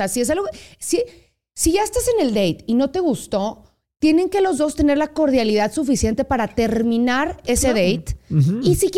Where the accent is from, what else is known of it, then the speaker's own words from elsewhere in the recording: Mexico; Porque como mexicanos y que estamos muy, nuestra cultura como latinos, somos muy de comunidad.